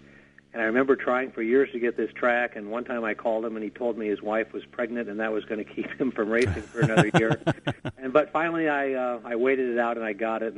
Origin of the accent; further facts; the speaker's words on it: Midwest, United States; I grew up in the Midwest, and I've corporately been relocated in a lot of different places in the country